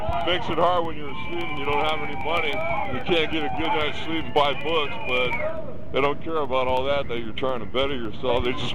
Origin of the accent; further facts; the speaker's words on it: San Jose, California, United States; San Jose, where I grew up.